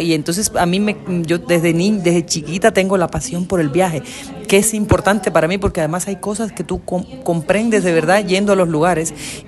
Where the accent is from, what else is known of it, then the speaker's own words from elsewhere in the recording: Havana, Cuba; also born or lived in Rome / Paris / Lisbon; Yo crecí con la pasión del viaje, porque yo crecí en La Habana, soy de La Habana, pero mi madre es de Cienfuegos, que es en el centro de la isla, mi padre era de Santiago, que es en el extremo oriental de la isla.